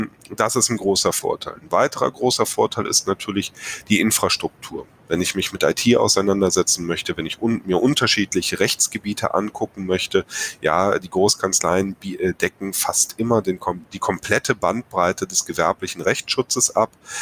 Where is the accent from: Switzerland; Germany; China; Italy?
Germany; North Rhine-Westphalia; Herr Schüll und ich, wir kommen hier aus dem Rheinland.